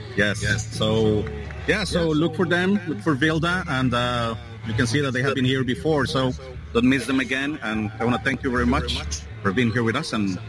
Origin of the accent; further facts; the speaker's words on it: Mexico; now in Canada; I'm from Mexico